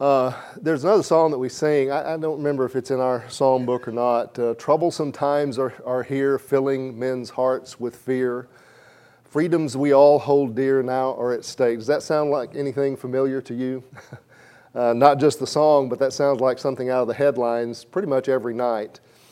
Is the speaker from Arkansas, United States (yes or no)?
yes; Blytheville, Arkansas, United States; But anyway, I grew up in Blytheville, Arkansas, which had an Air Force base.